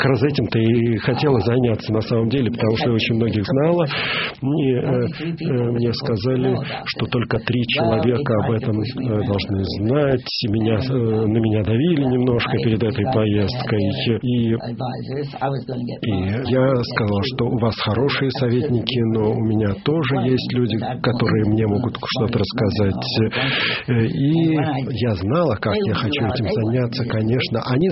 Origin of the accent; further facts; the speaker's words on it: Maine, United States; Russian is a second language; Я из штата Мэн, и я говорил о том, что я вернулся из Москвы.